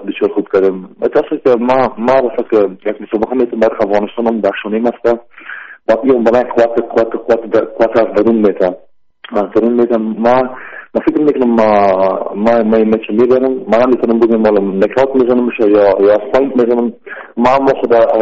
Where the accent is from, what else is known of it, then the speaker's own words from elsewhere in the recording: Afghanistan; من کلگی افغان هستم